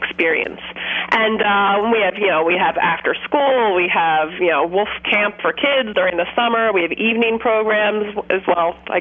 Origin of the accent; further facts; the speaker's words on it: New York City, New York, United States; So we really kind of want to introduce the Northeast to New Yorkers, and I'm a New Yorker